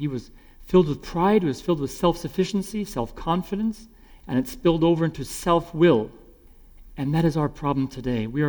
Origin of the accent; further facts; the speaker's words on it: Norway; now in United States; We came all the way from Norway here with not so many things.